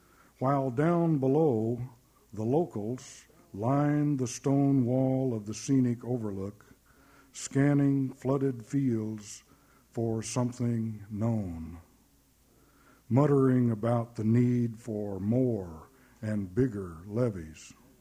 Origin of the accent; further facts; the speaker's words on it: Boonville, Missouri, United States; around my hometown of Boonville, where I live, there on the Missouri River.